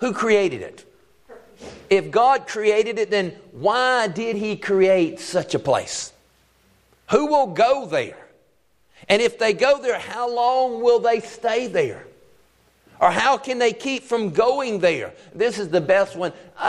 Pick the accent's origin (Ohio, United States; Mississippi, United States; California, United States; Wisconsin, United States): Mississippi, United States; Biloxi; I grew up in Biloxi, Mississippi in the Bible Belt.